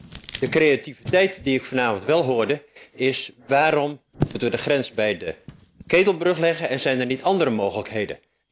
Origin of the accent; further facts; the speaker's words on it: Noordoostpolder, Flevoland, Netherlands; born there; Ik heb een agrarisch bedrijf. Ik ben geboren in Noordoostpolder. Ik voel me een Flevolander.